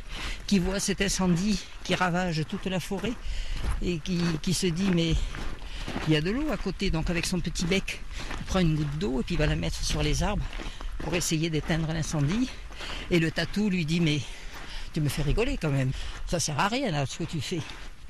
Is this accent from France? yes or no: no; Meknes, Fès-Meknès, Morocco; born there; Une raison affective, parce que je suis née au Maroc, à Meknès. Et donc, c'était l'appel du pays.